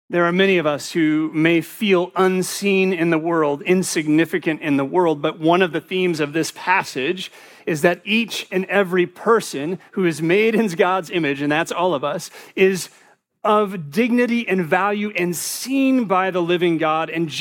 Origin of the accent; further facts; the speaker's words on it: Rock Island, Illinois, United States; I'll name my hometown. Can anything good come out of Rock Island?